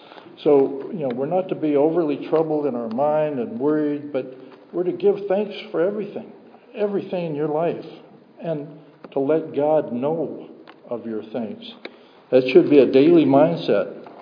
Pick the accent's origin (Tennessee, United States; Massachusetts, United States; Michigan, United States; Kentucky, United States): Massachusetts, United States; Salem; born there; Now, I was born in Salem, Massachusetts